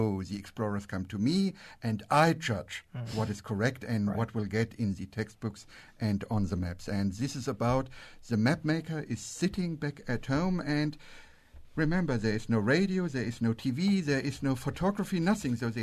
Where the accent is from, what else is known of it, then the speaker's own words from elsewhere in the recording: Germany; Since I'm coming from Germany, and it happens that my hometown is the county seat of where most of the 1840 settlers of Fredericksburg and New Braunfels came